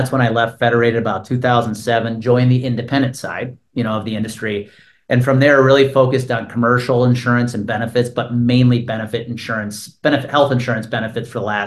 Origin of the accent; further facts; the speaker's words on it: Wisconsin, United States; I grew up 30 miles outside of Milwaukee. So it was my hometown team.